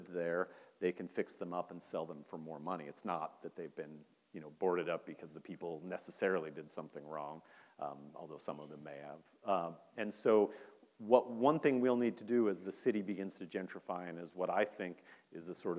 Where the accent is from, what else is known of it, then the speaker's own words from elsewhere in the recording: Spokane, Washington, United States; In statistical abstract for my hometown, Spokane, Washington